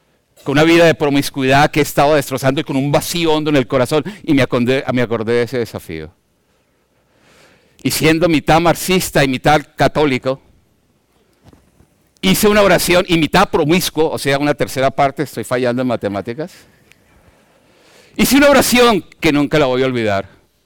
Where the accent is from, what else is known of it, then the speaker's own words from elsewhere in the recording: Colombia; En mi país decimos los colombianos que están aquí, zanahoria, mojigata, camandulera.